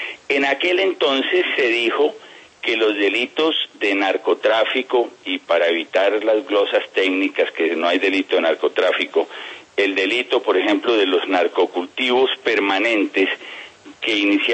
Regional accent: Colombia; quiero hablar como colombiano en este momento

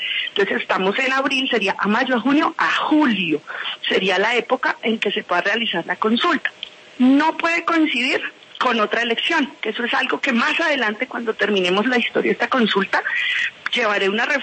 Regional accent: Colombia; nos una como colombianos

